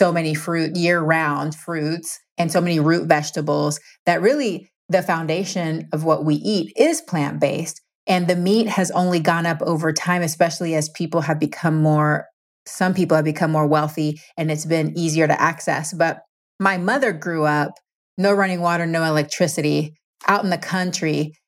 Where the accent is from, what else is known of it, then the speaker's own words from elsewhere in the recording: Panama; because I'm Latin American, so I'm Panamanian, and I feel like my culture and my heritage